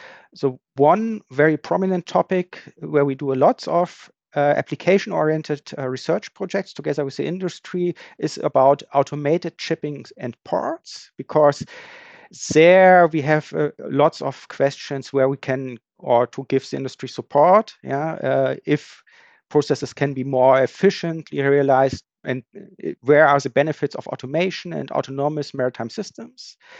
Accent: Hamburg, Germany; English is a second language; also born or lived in Berlin; Actually, I was raised in Hamburg, and I realized quickly that ports are kind of very important for our economic infrastructure in Germany.

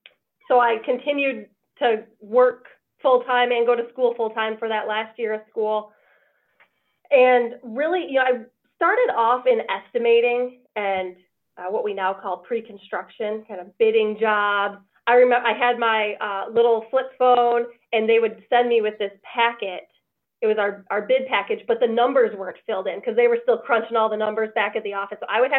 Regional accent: Detroit, Michigan, United States; So I'm originally from Michigan, like Metro Detroit area.

